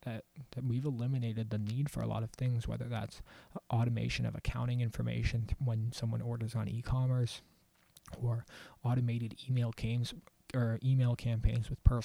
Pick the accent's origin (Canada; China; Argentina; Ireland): Canada; I don't know if I can donate as a Canadian